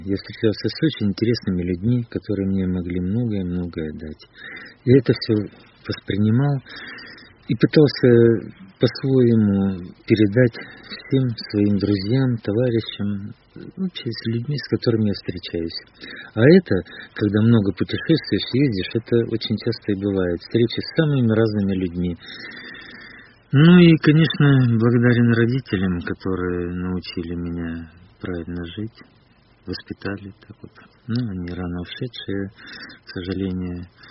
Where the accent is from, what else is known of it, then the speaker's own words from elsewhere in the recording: Iskitim, Novosibirsk Oblast, Russia; born there; Город Искитим. Недалеко от этого городка Новосибирского. И там я учился потом в университете.